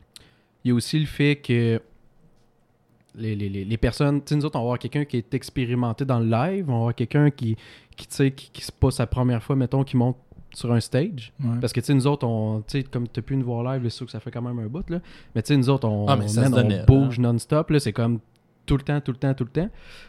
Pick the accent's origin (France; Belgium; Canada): Canada; Drummondville, Quebec; on vient de Drummond qui est une petite ville comme telle, puis il n'y a pas beaucoup de musiciens.